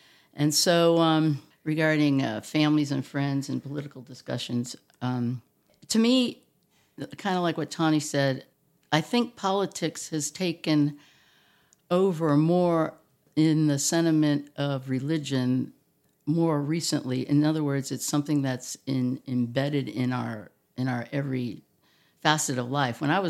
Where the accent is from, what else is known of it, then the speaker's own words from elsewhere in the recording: Virginia, United States; I grew up in Northern Virginia, mostly. I was an Army brat, so I moved around a lot and saw a lot of different places, a lot of different people.